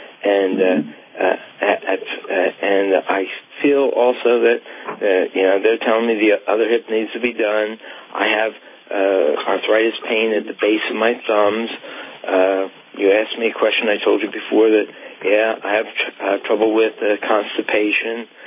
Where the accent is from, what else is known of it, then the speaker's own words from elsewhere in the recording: New Jersey, United States; I'm from New Jersey.